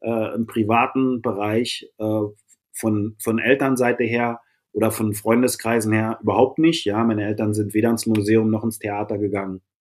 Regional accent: Berlin, Germany; Und ich habe zweimal im Wedding gewohnt, also in meiner Kindheit im Wedding gewohnt, jetzt wieder seit über 25 Jahren im Wedding. Habe aber auch in Spandau gewohnt, im Märkischen Viertel, das Reinickendorf, Tiergarten, Friedrich-Krause-Ufer, Feurigstraße, Schöneberg

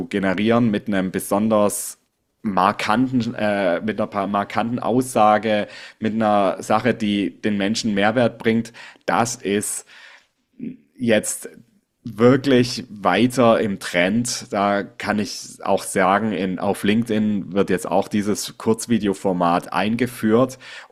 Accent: Southwest Germany, Germany; Ich komme aus dem Südwesten in Deutschland

